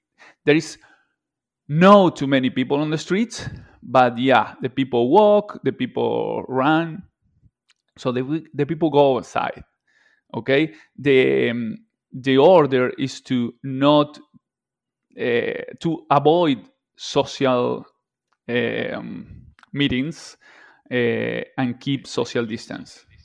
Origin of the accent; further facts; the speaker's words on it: Wilde, Buenos Aires Province, Argentina; From Wilde, Avellaneda.